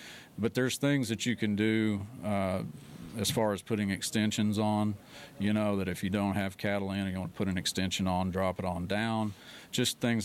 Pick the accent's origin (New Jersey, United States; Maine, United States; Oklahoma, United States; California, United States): Oklahoma, United States; Sayre; It's growing up in Sayre. You know, that's where I was born and raised.